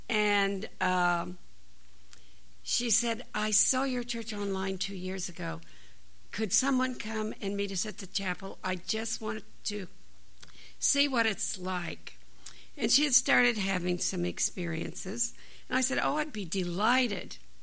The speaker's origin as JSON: {"language": "English", "region": "Indiana", "country": "United States", "said": "You know, I'm from Indiana"}